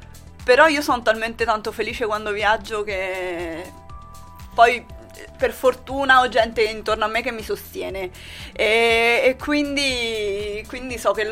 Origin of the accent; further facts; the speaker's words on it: Spoleto, Umbria, Italy; now in Trevi, Italy; Nata e cresciuta a Spoleto e io volevo vivere a Trevi, esattamente nella casa di mia nonna.